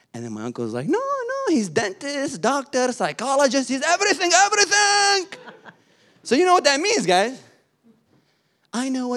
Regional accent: Detroit, Michigan, United States; So I grew up actually in the Detroit area, but real close to Dearborn, you know. Yeah. We couldn't afford the Dearborn house, so my parents had to live in Detroit.

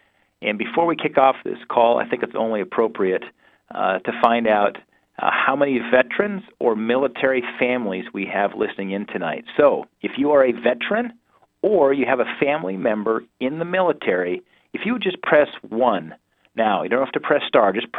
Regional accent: Bozeman, Montana, United States; I remember growing up in the Gallatin Valley. I was a Bozeman kid.

